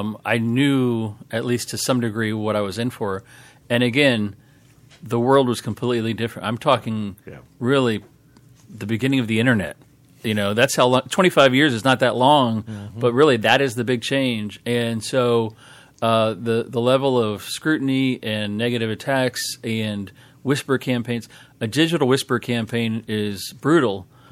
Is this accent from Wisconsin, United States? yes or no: no; St. Petersburg, Florida, United States; I was born and raised right here in St. Petersburg, grew up in West St. Pete, all local schools, Tyrone Elementary, Azalea Middle, the Bogasega High School.